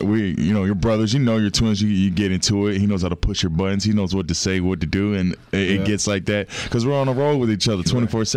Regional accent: Florida, United States; We're from Florida, but you know, it's just cold here.

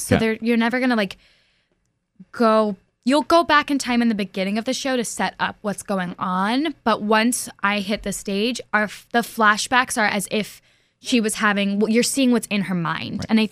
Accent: Ossining, New York, United States; I grew up in Westchester County, Ossining, New York.

